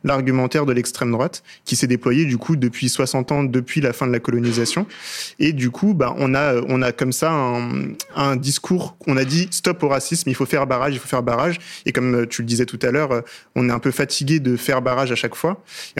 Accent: France; je pense que tout le monde, en tant que Français et Française, est connecté directement à ce sujet.

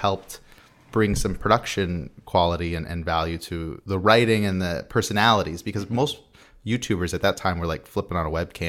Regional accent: San Diego, California, United States; I'm from San Diego.

